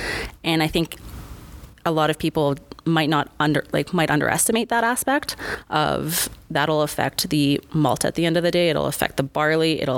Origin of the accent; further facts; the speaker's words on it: Canada; I would say this one's a little harder for myself being a Canadian